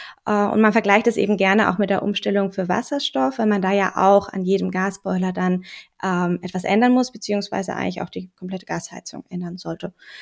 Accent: Baden-Württemberg, Germany; Ich bin in Karlsruhe. Ich komme aus der Nähe von Karlsruhe.

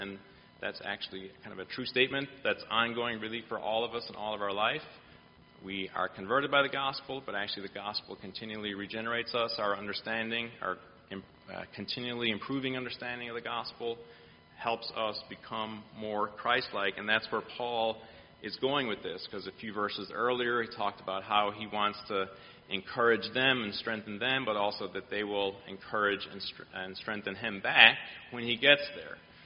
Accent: Ireland; well, I'm from Ireland, and I'm just going to tell, kind of maybe illustrate the story through kind of Irish eyes, right?

